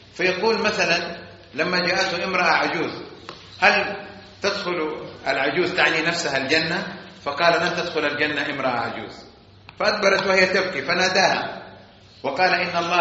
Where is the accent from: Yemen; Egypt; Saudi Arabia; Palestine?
Saudi Arabia; مثلا عندنا في السعودية الأعمال الإرهابية، صح؟